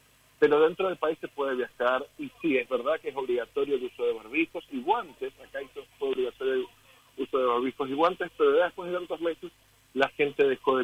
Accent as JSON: {"language": "Spanish", "region": "Tucumán", "country": "Argentina", "moved": "as an adult", "said": "acá desde hace 6 años. Vine por una invitación de trabajo el día que me recibí de abogado. Yo soy tucumano. Y el día que me recibí vine acá a vivir"}